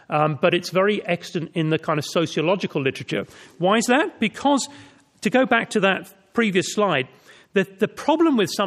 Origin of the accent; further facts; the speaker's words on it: Ireland; born there; moved away; also born or lived in London; So I was born in Ireland, moved to London with my parents, married a French woman